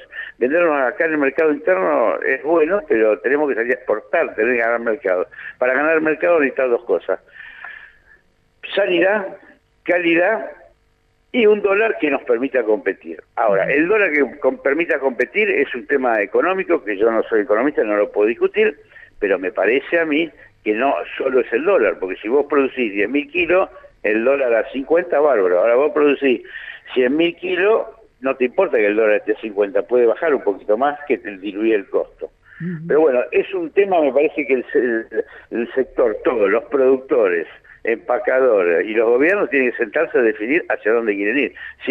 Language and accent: Spanish; Argentina; somos todos argentinos